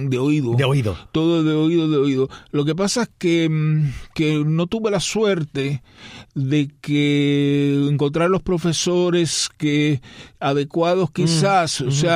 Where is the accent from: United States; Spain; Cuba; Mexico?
Cuba; Pinar del Río; also born or lived in Havana; yo nací en la Quinta Covadonga del Cerro, en La Habana. Mm. Lo que pasa es que eso fue porque mi madre me dio a luz allí, pero enseguida, al día siguiente, me llevaron a Pinar del Río y me escribieron como que había nacido en la colonia española.